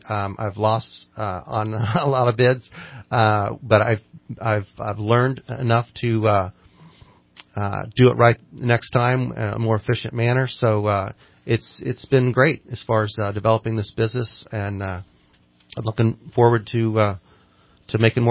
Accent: Midwest, United States; I grew up in the Midwest, and Redding just kind of reminds me of going back in time

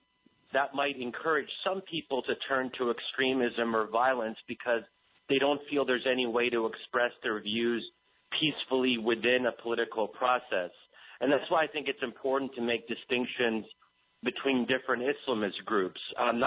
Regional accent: United States; Now, as an American Muslim myself, I think their understanding is perverted and terrible

